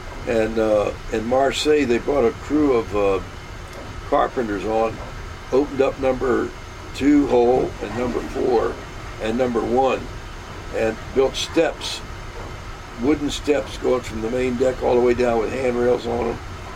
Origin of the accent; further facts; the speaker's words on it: Maryland, United States; because I was from Maryland here.